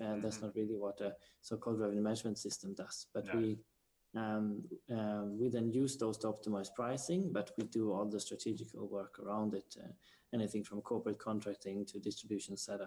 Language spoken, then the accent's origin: English; Sweden; And we have clients in Sweden, and which is my home country.